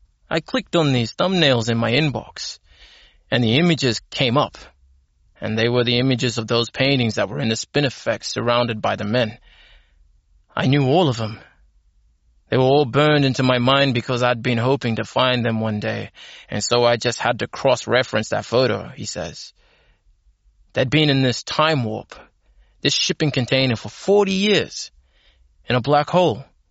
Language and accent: English; Western Australia, Australia; now in Balgo, Australia; Ngura are the places we came from, our country. We came to the mission from Kiwikura, from Canning Stockroot, from Mullen Lake Country.